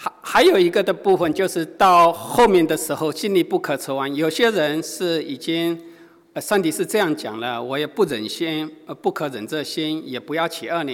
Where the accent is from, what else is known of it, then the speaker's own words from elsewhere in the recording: China; 当然 我们中国人谁是债主